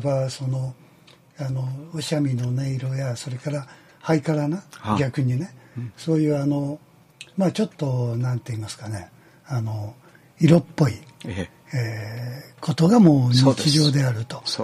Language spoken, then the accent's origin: Japanese; Kyoto, Japan; born there; 僕は京都生まれですからね、それで東京へね、あのまあ二十歳前後の時とかもからあの神保町のね、古書街をね、通って、